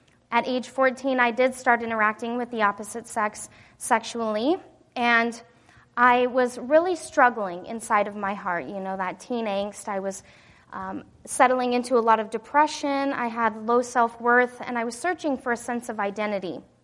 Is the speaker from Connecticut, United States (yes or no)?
no; Wyoming, United States; I didn't really see growing up in Wyoming.